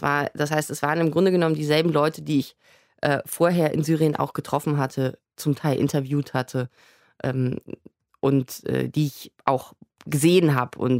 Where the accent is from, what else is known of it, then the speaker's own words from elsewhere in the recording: Bonn, North Rhine-Westphalia, Germany; Also es ist so, ich komme aus Bonn und bin mit Laura eben dort zur Schule gegangen.